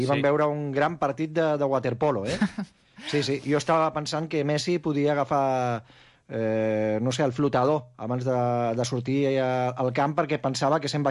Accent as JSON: {"language": "Catalan", "town": "Barcelona", "region": "Catalonia", "country": "Spain", "said": "Val, d'acord, doncs soc de Barcelona. No, però de quin barri? De Sarrià."}